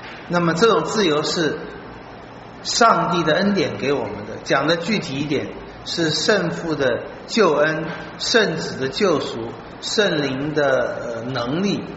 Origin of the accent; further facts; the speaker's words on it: China; 我们中国人讲自由好像没有讲自由的